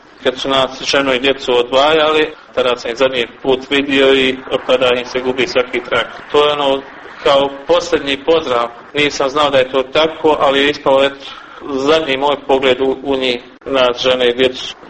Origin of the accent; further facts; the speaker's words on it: Goražde, Federation of Bosnia and Herzegovina, Bosnia & Herzegovina; rođen sam u Goraždu, kad se zaratilo imao sam 12,5 godina.